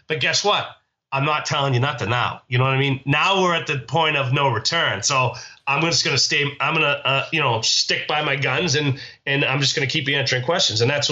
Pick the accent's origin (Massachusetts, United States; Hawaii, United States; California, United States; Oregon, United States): Massachusetts, United States; Newton; I grew up in Newton. She grew up in Brookline.